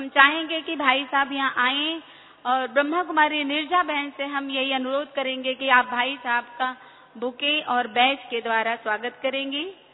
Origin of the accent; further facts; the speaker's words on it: Varanasi, Uttar Pradesh, India; मैं बनारस से हूँ